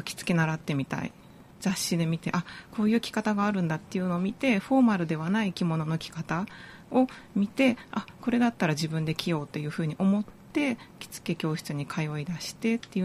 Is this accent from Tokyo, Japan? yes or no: no; Kumamoto, Japan; 私も母、両親が京都出身なんですけども、はい、私は熊本で生まれ育っているので